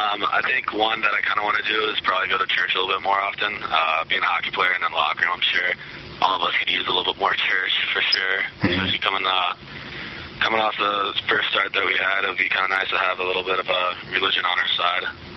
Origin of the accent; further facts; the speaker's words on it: Illinois, United States; Like, I'm from Illinois, and it's just flat plains all over the place